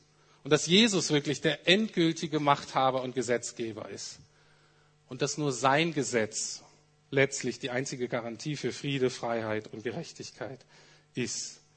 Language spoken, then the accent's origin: German; Germany; Aber ich bin so aufgewachsen, dass ich als Deutscher in ganz existenziellen Krisen und Nöten